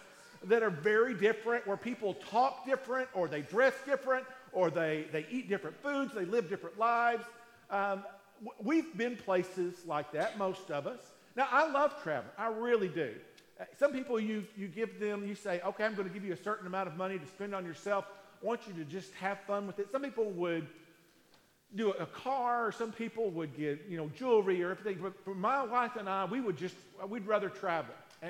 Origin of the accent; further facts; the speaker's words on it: Manchester, Southern United States, United States; I don't stop being a Southerner. Like, I still hold doors for ladies when I'm in these other places. And I'll still let people go in front of me, and I'll say, excuse me. Or, I'm like, I'm still the same guy on the streets of a major city as I am on the streets of Manchester.